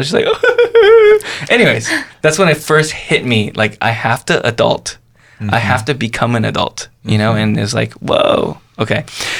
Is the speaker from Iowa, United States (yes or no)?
no; California, United States; I went to a college in Philadelphia, really far away. I grew up in Southern California.